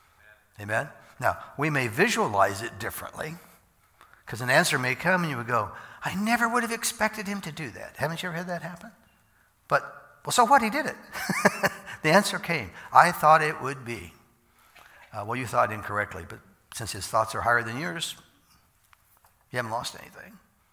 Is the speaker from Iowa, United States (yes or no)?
yes; Iowa, United States; It's like, I'm from Iowa. Did I mention that? I haven't today. Well, I am